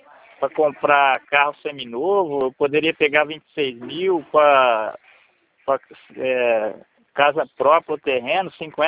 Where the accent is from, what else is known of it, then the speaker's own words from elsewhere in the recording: Colina, São Paulo, Brazil; Eu sou de Colina aqui.